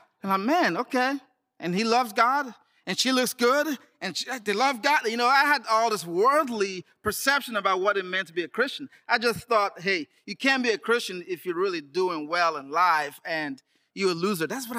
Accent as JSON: {"language": "English", "country": "Nigeria", "tie": "born or raised there", "moved": "as an adult", "lives_now": "United States", "said": "I am Nigerian-American. I became American, if you will, over, 13 years ago. But I'd grown up in Nigeria, and in my, 21, I moved down to the U.S."}